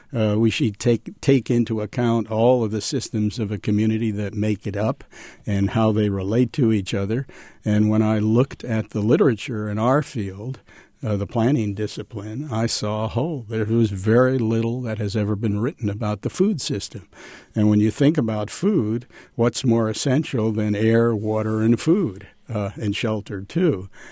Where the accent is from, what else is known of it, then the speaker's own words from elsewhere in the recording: New York City, New York, United States; I grew up in New York City in a dense urban environment, a lower working class neighborhood. I don't think I saw a farm till I was 16 years old.